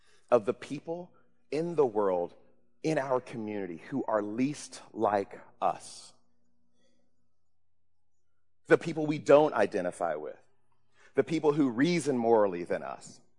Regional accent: Mississippi, United States; also born or lived in Georgia, United States; I grew up in Mississippi and Georgia, so I have my own experiences that I could tell you about

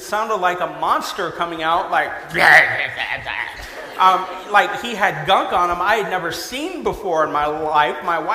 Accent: Kansas City, Missouri, United States; now in Los Angeles, United States; I'm originally from Kansas City, home of the greatest NFL team in the nation.

